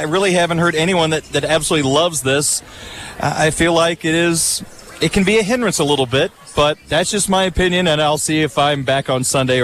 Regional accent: Illinois, United States; Now, I'm from Illinois, so I can be overly critical. Illinois stinks.

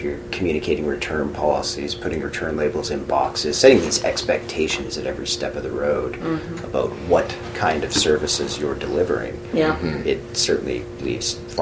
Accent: Canada; we're good Canadian kids too, and we're very respectful of the people that do business with us

